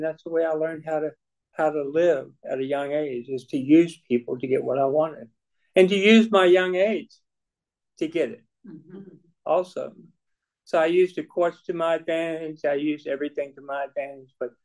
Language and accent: English; Sandston, Virginia, United States; I'd be going to Sandston to see my best friends that I grew up with down in Sandston